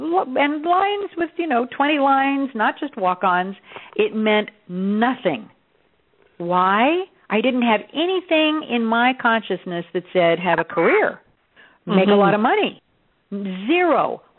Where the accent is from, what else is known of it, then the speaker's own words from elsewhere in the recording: Los Angeles, California, United States; But meanwhile, I grew up in Los Angeles. I won a beauty contest when I was 12 and looked 18 and fell into modeling